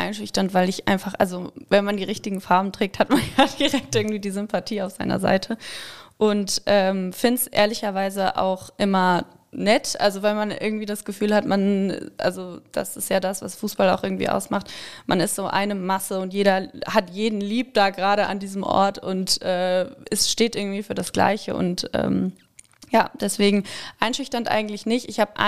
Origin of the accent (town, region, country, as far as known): Frankfurt, Hesse, Germany; born or raised there; also born or lived in Hamburg